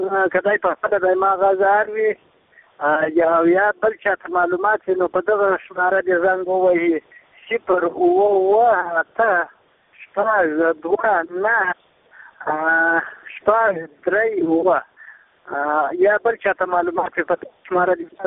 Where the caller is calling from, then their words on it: Sayedabad, Wardak, Afghanistan; د سیدآباد له ولسوالۍ تاسو سره په تماس کې یم